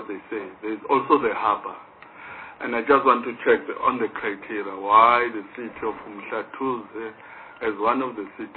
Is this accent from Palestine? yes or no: no; KwaZulu-Natal, South Africa; I come from KwaZulu-Natal